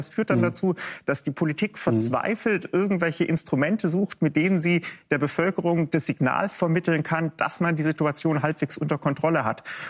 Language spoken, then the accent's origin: German; Baden-Württemberg, Germany; Ich weiß nur, dass in Baden-Württemberg, wo ich herkomme, die Rückführungen nach Frankreich